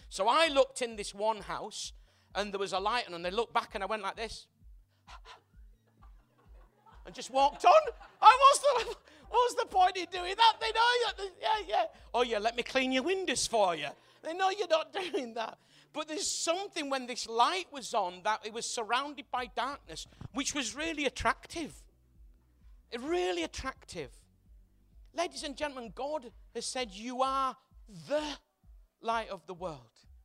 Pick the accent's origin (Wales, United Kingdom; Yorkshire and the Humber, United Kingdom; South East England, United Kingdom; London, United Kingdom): Yorkshire and the Humber, United Kingdom; Bradford; So I'm from Bradford, as I mentioned, and a lot of houses in Bradford, certainly in the part that I grew up, were what were called back-to-back houses.